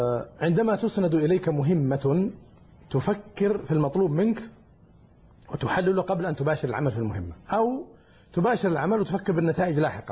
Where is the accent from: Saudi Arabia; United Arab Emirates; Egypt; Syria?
Saudi Arabia; على فكرة عندنا في المملكة العربية السعودية يا أحمر يا أبيض